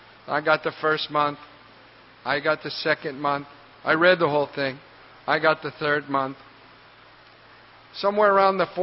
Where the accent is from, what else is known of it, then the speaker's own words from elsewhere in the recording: St. Louis, Missouri, United States; He closed Cleveland, he closed St. Louis, and I was from St. Louis.